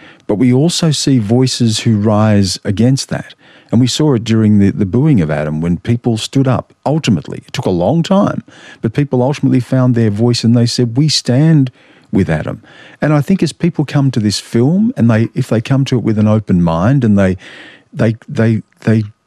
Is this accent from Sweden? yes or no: no; Australia; When I talk about being an Australian, it's an Australia that I enter through the eyes of my Wiradjuri and Gummeroi and Dharawal ancestors and my Irish ancestry.